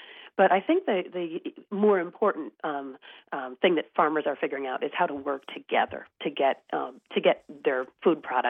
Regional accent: Michigan, United States; now in California, United States; And I'm from Michigan myself, so I really understand the agriculture of the Upper Midwest and really appreciate it. And, of course, I live in California

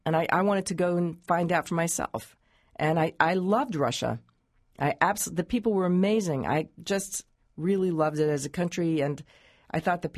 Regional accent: France; also born or lived in Long Island, United States; I mean, I grew up in France and, you know, Long Island.

